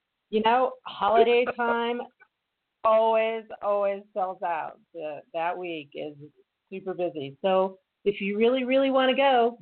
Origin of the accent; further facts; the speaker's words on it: Iowa, United States; moved away as an adult; I grew up in Iowa on a farm, and I attended the University of Iowa where I sold spring break tours on campus.